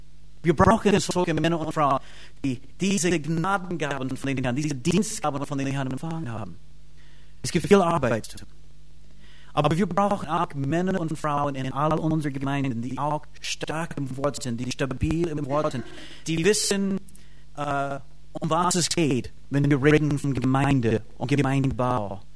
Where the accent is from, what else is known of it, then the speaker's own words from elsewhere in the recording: United States; accent: American; German is a second language; ich weiß, dass es manchmal mein amerikanischer Dialekt kommt durch. Ja, ich wohne seit 7 Jahren hier, aber ich habe es immer noch nicht richtig geschafft, ja, mein amerikanischer Dialekt zu beseitigen.